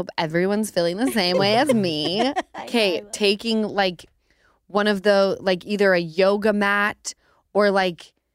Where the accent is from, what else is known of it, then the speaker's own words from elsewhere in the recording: Utah, United States; I can say whatever I want about any of these places because I'm from Utah.